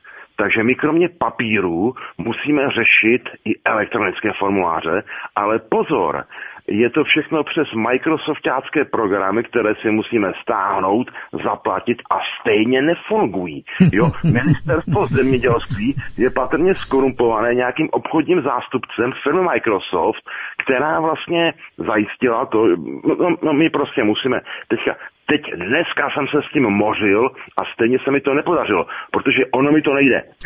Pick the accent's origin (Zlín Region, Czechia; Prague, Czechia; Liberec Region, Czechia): Zlín Region, Czechia; já jsem z Valašska, my nejsme, aha, na skraji